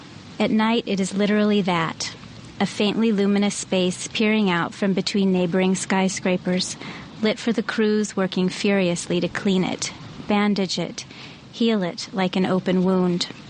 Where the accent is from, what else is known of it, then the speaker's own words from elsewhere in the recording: Kansas, United States; moved away as an adult; also born or lived in New York; I was born and raised in Kansas, but for the last 11 years, I have been a New Yorker.